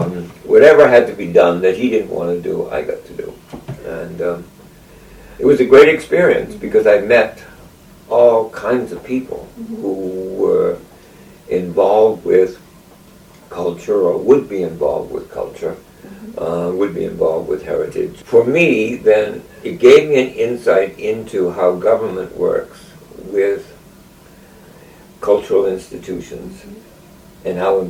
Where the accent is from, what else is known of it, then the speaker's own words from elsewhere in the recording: Lynn, Massachusetts, United States; I was born in Lynn, Massachusetts, in 1930. I did spend some of my childhood in Lynn.